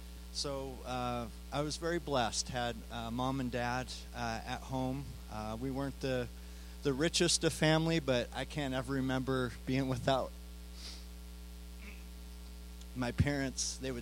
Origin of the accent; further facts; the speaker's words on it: Minnesota, United States; I grew up in Minnesota, don't you know?